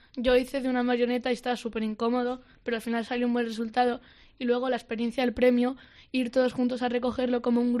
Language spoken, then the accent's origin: Spanish; Montejos del Camino, Castile and León, Spain; Es un pueblo de León perdido, ahí la Madre de Cristo, que no se conoce, que se llama Montejos del Camino.